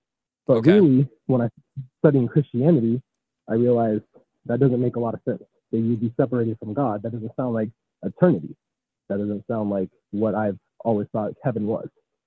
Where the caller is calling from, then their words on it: Phoenix, Arizona, United States; I'm calling in from Phoenix, Arizona.